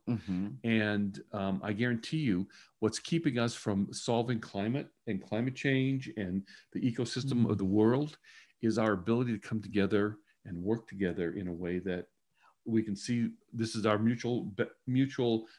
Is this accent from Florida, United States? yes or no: no; Detroit, Michigan, United States; you know, I grew up in Detroit.